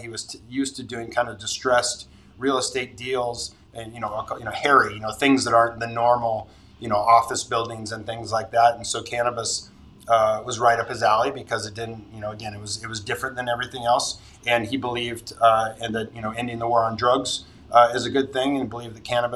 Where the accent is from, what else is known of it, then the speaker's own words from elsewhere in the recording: Santa Barbara, California, United States; Yeah. So lucky, Santa Barbara's my hometown, and lucky, I mean, it's a big agricultural community.